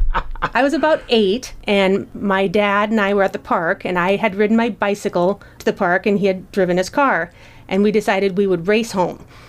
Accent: Goldfield, Iowa, United States; I'm from Goldfield, so not terribly far away is where I grew up. I knew I wanted to stay in Iowa and likely in North Iowa.

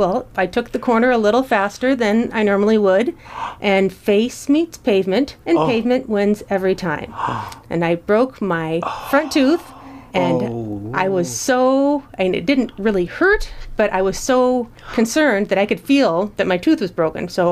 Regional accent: Goldfield, Iowa, United States; I'm from Goldfield, so not terribly far away is where I grew up. I knew I wanted to stay in Iowa and likely in North Iowa.

